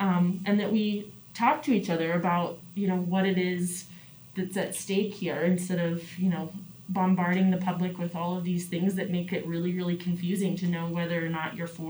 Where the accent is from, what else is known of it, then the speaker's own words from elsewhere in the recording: Laramie, Wyoming, United States; also born or lived in Boston; I was born and raised here in Laramie. Then I spent some time away. I got my undergraduate and graduate degrees out in Boston, and then moved back here to Laramie about a year ago when the pandemic hit.